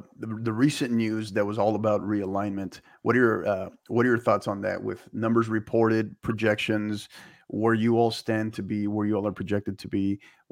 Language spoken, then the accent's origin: English; El Paso, Texas, United States; back in my hometown of El Paso, very much in the same spot as San Antonio